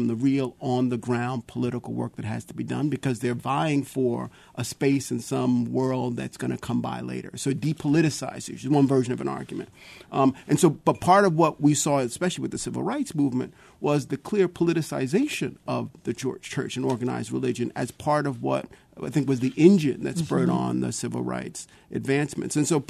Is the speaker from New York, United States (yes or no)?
yes; Brooklyn, New York, United States; We were really intensely in Seventh-day Adventism growing up in Brooklyn, New York.